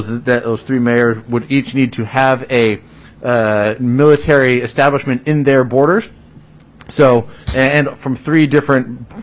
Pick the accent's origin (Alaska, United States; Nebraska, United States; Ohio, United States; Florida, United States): Alaska, United States; Fairbanks; One of the things that Alaska is renowned for, and especially my hometown of Fairbanks, is its support of the military.